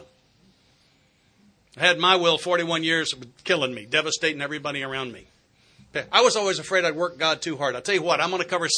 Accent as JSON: {"language": "English", "region": "the South", "country": "United States", "said": "I'm from the South. I'm not too slow for y'all now."}